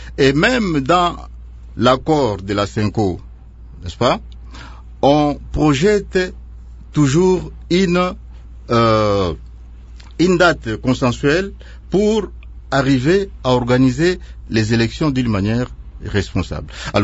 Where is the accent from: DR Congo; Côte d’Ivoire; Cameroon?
DR Congo; Nous devons être responsables, nous sommes des intellectuels, nous sommes des patriotes, nous sommes des Congolais.